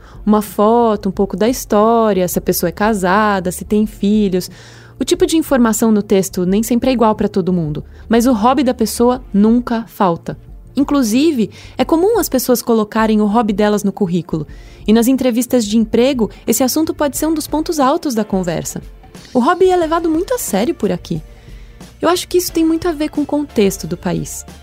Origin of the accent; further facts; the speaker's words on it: Brazil; moved away as an adult; now in Germany; Em 2016, eu saí do Brasil e vim morar numa cidadezinha no sul da Alemanha.